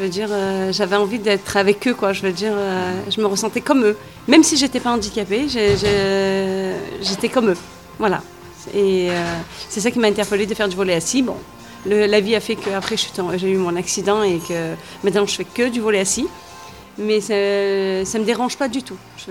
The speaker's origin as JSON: {"language": "French", "town": "Marseille", "region": "Provence-Alpes-Côte d'Azur", "country": "France", "also_born_or_lived": "Sisteron", "said": "Il y a 30 ans de ça, je suis arrivée de Marseille pour aller sur Sisteron. Mes parents voulaient changer de vie et voulaient une vie plus calme pour nous."}